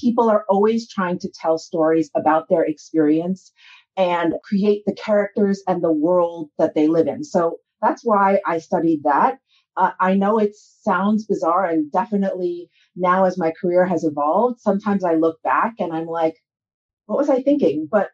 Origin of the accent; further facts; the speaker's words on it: New York City, New York, United States; No, as you mentioned, I am born and raised in New York. My parents are from Japan. My mother is from Kobe. My father is from Tokyo.